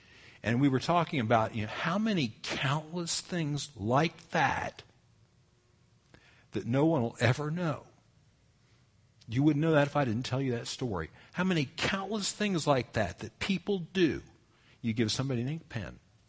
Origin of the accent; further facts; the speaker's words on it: South Carolina, United States; see, I grew up in South Carolina and never really knew anything about Bob Jones.